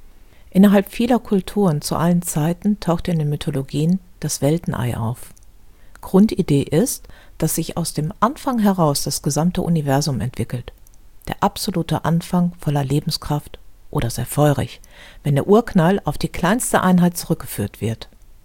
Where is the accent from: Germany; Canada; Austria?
Germany; Düsseldorf, North Rhine-Westphalia; In meiner Heimatstadt Düsseldorf